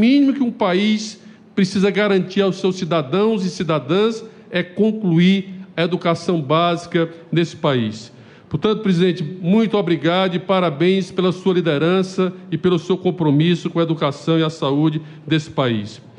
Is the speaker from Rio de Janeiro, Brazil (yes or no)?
no; Ceará, Brazil; eu sou cearense